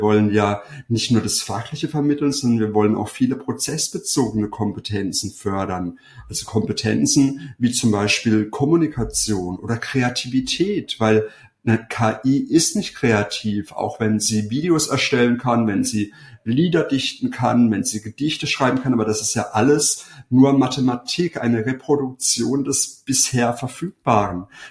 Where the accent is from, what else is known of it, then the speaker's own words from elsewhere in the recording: Freiburg, Baden-Württemberg, Germany; ich komme aus Freiburg, was ist in Freiburg typisch? Also Freiburg ist Fahrradstadt